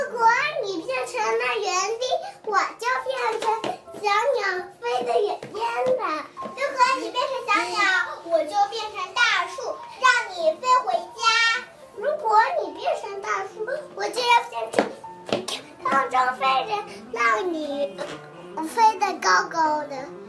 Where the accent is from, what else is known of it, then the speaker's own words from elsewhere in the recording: Songjiang, Shanghai, China; 我是来自上海市松江区